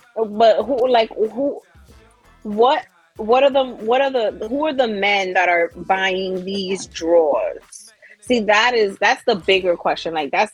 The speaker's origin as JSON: {"language": "English", "town": "The Bronx", "region": "New York", "country": "United States", "said": "She, you know, I'm from the Bronx, and I was like, oh, this is dope."}